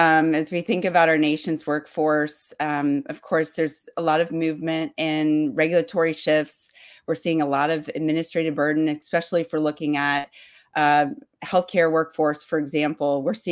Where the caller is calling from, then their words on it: Nashville, Tennessee, United States; I am dialing in from Nashville, Tennessee.